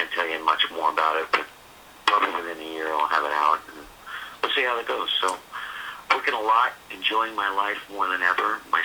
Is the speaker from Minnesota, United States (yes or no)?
no; New York, United States; also born or lived in New Jersey; a lot of people know I was born and raised in New York and New Jersey, and my relatives lived in Long Island, and I can remember being a kid being out there